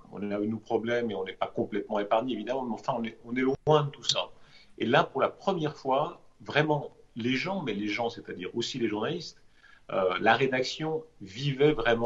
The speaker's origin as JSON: {"language": "French", "country": "Switzerland", "said": "même les plus critiques d'entre eux avaient forcément pas la même attitude que nous en Suisse, de loin, etc."}